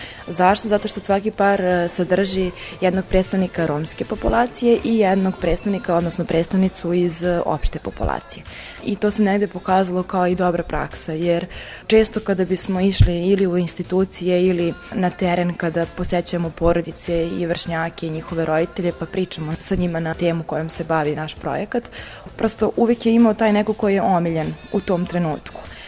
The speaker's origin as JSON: {"language": "Serbian", "town": "Kruševac", "region": "Šumadija and Western Serbia", "country": "Serbia", "lives_now": "Belgrade, Serbia", "said": "ja inače dolazim iz Kruševca, ali sam trenutno u Beogradu na fakultetu i studiram psihologiju."}